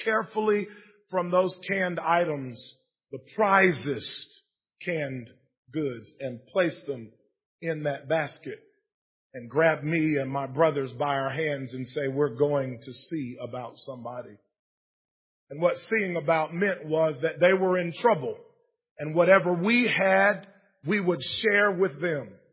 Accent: Inman, South Carolina, United States; I remember growing up in Inman, South Carolina, on Bobo Street. You wouldn't know anything about Bobo Street, but I do.

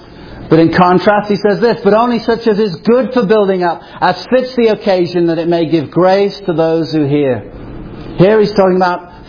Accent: England, United Kingdom; I remember growing up in England

